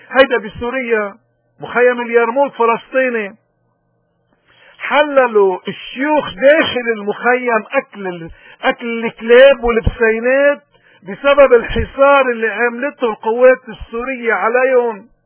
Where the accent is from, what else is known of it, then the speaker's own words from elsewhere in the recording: Lebanon; ولكن بدنا نرجع نحن كلبنانيين وكسكان بالشرق الأوسط، الناس اللي ما بنعرف إلا لساننا